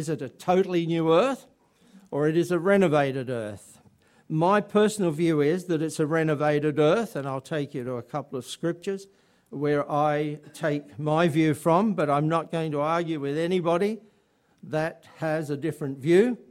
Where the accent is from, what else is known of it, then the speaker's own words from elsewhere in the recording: England, United Kingdom; born there; I was born in England.